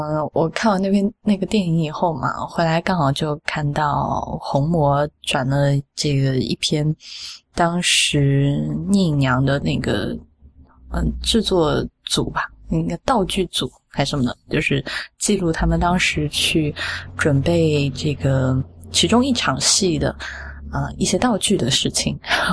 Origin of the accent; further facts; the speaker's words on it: Sichuan, China; 我四川人嘛，特别爱吃火锅